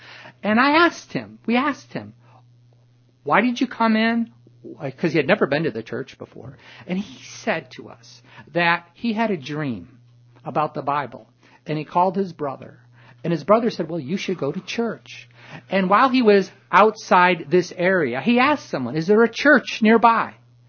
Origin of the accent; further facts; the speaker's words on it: United States; I'm an American